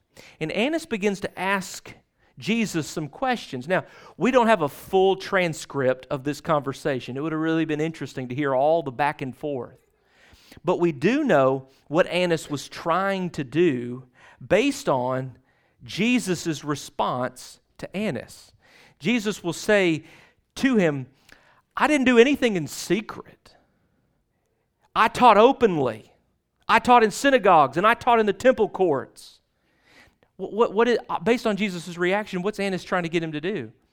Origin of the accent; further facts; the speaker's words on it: Texas, United States; growing up I grew up in out in East Texas